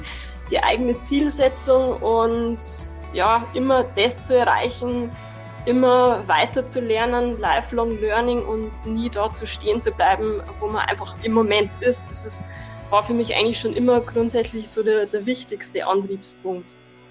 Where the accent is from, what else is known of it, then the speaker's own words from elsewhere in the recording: Bavaria, Germany; Also ich bin erstmal Anfang 30, also um genau zu sein 32. Ich komme aus Süddeutschland, genauer gesagt aus der Nähe von Regensburg. Weiß nicht, Regensburg kennt man vielleicht, also aus einem kleinen, so einem kleinen Dorf oder Ort in der Nähe davon.